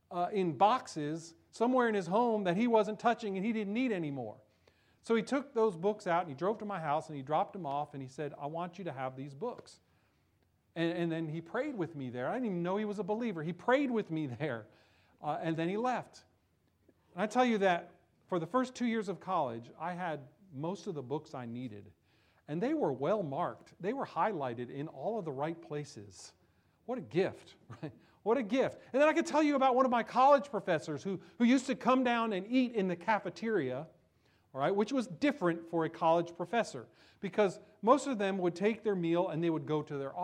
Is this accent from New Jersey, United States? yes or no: yes; New Jersey, United States; I grew up in New Jersey, and I've been in many places throughout this country, so I know how people think about New Jersey, and I've heard this thing before.